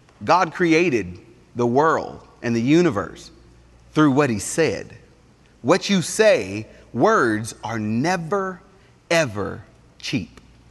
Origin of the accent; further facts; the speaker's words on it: Atlanta, Georgia, United States; I grew up in Atlanta, Georgia, in the inner city, and we rode the public transportation everywhere we went.